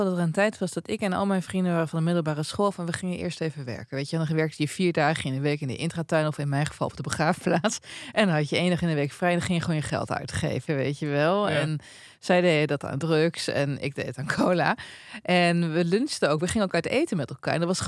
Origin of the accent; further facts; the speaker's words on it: Overijssel, Netherlands; Ja, een beetje, maar ik kom uit Twente.